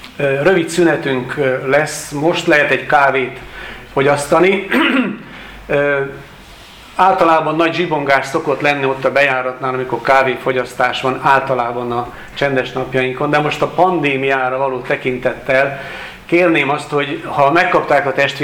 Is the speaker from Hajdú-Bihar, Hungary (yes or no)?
no; Karcag, Jász-Nagykun-Szolnok, Hungary; az én szülőföldemről, tudják a testvérek, én karcagi származású vagyok